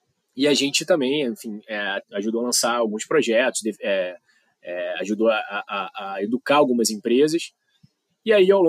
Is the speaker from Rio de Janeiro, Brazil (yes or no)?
yes; Rio de Janeiro, Brazil; now in São Paulo, Brazil; O sotaque não deixa mentir que eu sou carioca, né, mas hoje moro em São Paulo.